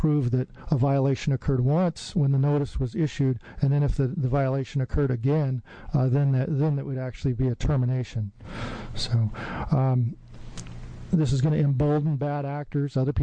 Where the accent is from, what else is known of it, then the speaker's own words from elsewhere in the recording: Eugene, Oregon, United States; I'm from Eugene.